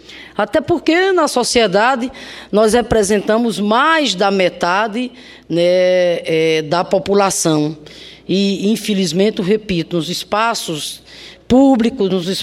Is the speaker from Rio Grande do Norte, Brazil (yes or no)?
yes; Rio Grande do Norte, Brazil; lá no meu estado, Rio Grande do Norte, eu chego nas cidades e vejo jovens lá tão vocacionados, jovens idealistas